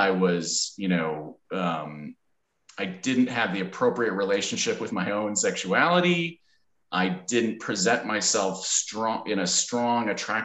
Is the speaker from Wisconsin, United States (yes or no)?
yes; Milwaukee, Wisconsin, United States; So I grew up in the Midwest, in Milwaukee, and in a Catholic family, went to Catholic schools, a very kind of pale Midwestern form of Catholicism